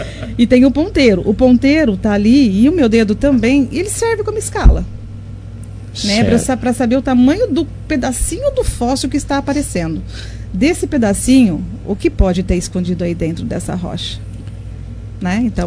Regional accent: Pontal, São Paulo, Brazil; now in Monte Alto, Brazil; Eu sou de Pontal, né? E casei com o Paulo, que é daqui, e vim para cá. Conheci o Paulo em 85, nos casamos e viemos morar aqui em Monte Alto.

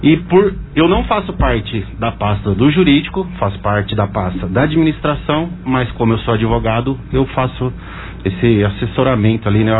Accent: Monte Alto, São Paulo, Brazil; also born or lived in São Bernardo do Campo; sou natural de São Bernardo do Campo, né? Vim para Monte Alto ainda pequeno e fui criado aqui, né? Cidade que eu amo, amo Monte Alto.

